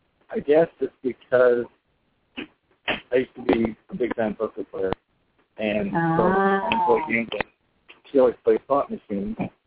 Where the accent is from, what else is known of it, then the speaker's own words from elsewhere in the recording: Inverness, Florida, United States; Inverness, Florida.